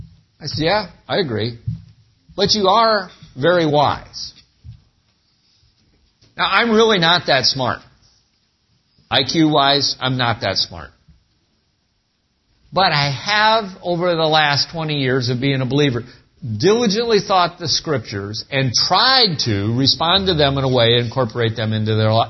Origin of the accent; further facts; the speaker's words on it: United States; I try not to talk, because I don't want people to know I'm an American.